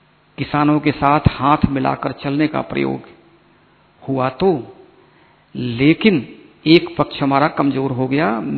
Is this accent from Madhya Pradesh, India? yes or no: no; Uttar Pradesh, India; हम उत्तर प्रदेश से आते हैं